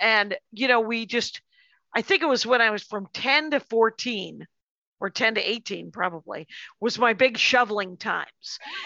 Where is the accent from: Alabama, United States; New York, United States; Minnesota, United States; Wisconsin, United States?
Wisconsin, United States; because I'm from Wisconsin